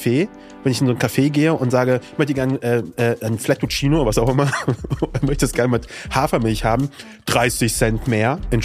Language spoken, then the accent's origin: German; Northern Germany, Germany; Ich bin ja das Norddeutsche.